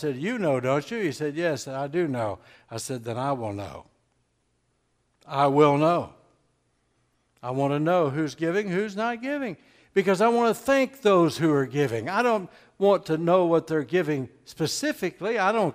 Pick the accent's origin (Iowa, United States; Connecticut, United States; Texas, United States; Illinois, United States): Texas, United States; Tyler; also born or lived in Dallas, United States; I was born in Dallas, Texas when I was born. It's hard to say when I was a kid. Everybody's born as a kid. And shortly after that, we moved to Tyler, Texas.